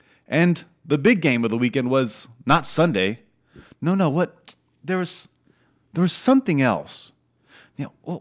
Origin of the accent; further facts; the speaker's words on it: United States; I'm a huge fan of the United States. Obviously, I'm an American.